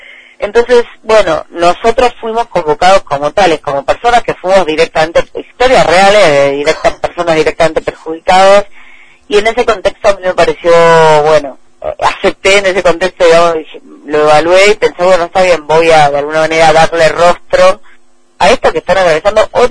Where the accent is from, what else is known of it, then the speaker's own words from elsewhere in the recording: Argentina; Todos crecimos acá en Argentina, queremos a nuestro país